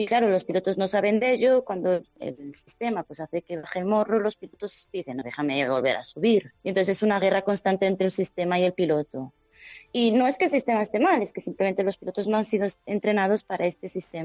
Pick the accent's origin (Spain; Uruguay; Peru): Spain; Vigo, Galicia; sobre todo yo soy de Vigo, a mí que no me quiten el paisaje de Vigo